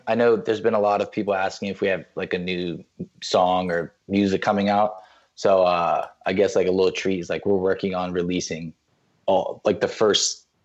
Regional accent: Florida, United States; I mean, I think by default, I'm from Florida. I'm a default Dolphins fan.

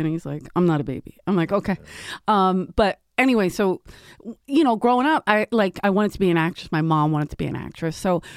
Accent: Philadelphia, Pennsylvania, United States; And where we grew up in South Philly, I played everything.

